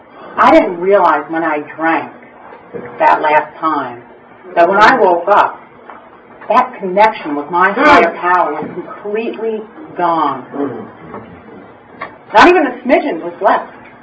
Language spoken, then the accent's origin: English; Brooklyn, New York, United States; when I talk about my home, and when we grew up in Brooklyn